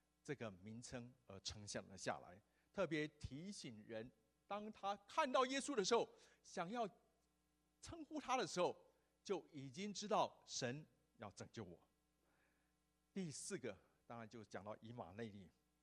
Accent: Taiwan; 我们台湾长大的从小看棒球长大的

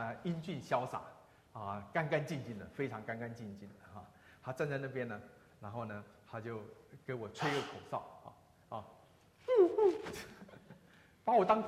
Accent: Taiwan; also born or lived in Hong Kong; 我也是香港出生的，但是在台湾长大，

